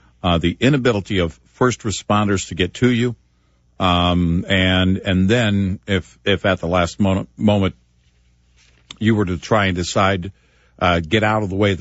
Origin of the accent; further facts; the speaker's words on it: Tornado Alley, United States; Knowing and growing up in Tornado Alley, you understand that often there is little to no warning for those tornadoes